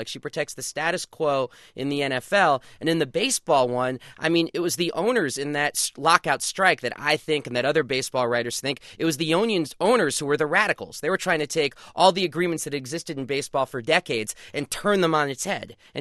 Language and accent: English; Brooklyn, New York, United States; born there; I was born in Brooklyn, so I have a little bit of a different mindset on this.